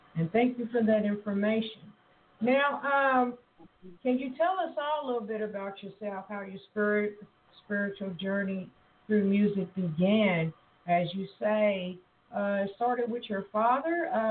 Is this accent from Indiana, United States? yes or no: yes; Evansville, Indiana, United States; As I grew up in Evansville, Indiana, I was a member of New Hope Baptist Church in Evansville.